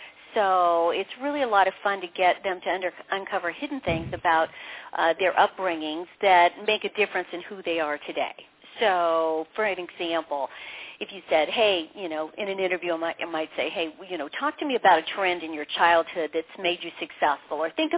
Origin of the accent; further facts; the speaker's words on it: Maine, United States; born there; also born or lived in Nebraska; I was born in Maine, so I can talk about the fall colors. You know, I lived in Nebraska, of all places